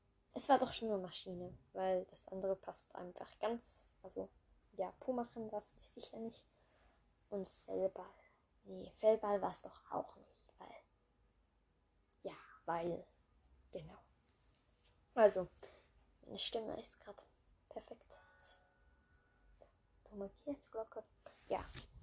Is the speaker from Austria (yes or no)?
no; Switzerland; Ich war gerade verwirrt, weil ich komme ja aus der Schweiz. Da wären das 50 Rappen, 25 Rappen, 1 Franken und 2 Franken.